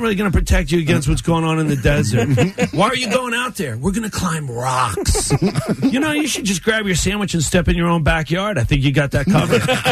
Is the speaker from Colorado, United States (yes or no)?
no; Atlantic City, New Jersey, United States; now in Las Vegas, United States; Growing up in New Jersey with a single mom, you're born with fears.